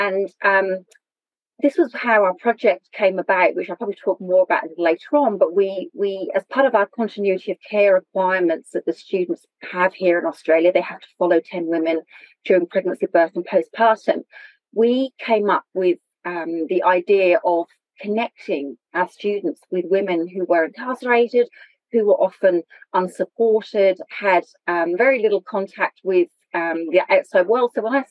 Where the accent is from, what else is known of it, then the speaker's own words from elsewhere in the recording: United Kingdom; moved away; as you're probably able to tell from my accent, I am originally from the UK